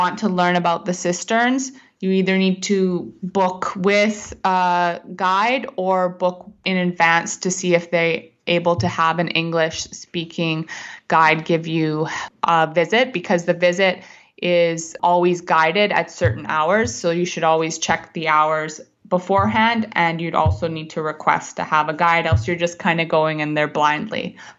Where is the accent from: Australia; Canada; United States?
Canada; unlike where I grew up in Canada